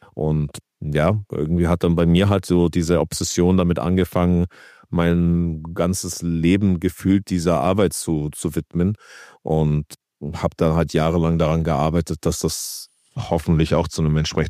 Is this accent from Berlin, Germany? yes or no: yes; Berlin, Germany; Ich bin in Spandau damals aufgewachsen. Bis ich dann 16 war, habe ich da Basketball gespielt